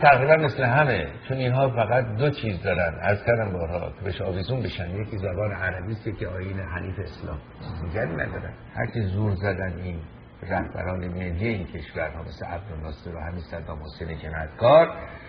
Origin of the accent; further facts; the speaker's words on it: Iran; این زبان پارسی دری که من به شما امروز سرمون بالا میگیریم و این ما ایرانی هستیم